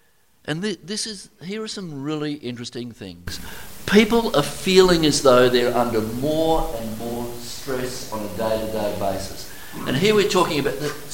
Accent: Midland, Western Australia, Australia; I grew up in Midland. Remember the railways, the abattoir and the brickworks? In that area, we were the working poor.

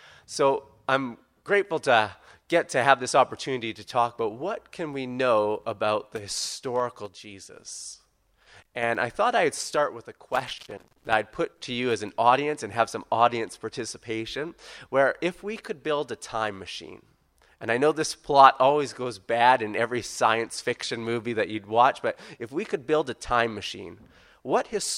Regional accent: Canada; moved away as an adult; now in Perth, Australia; I took up the position when I came from Canada to come here. So I've been in Perth for a little over a year.

